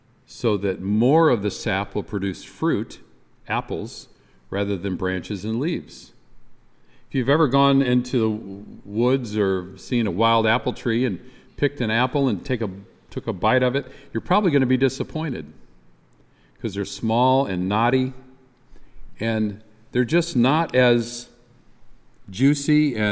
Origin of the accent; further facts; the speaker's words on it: Michigan, United States; Now, I grew up in the state of Michigan, which is as close to being Canadian as any American state.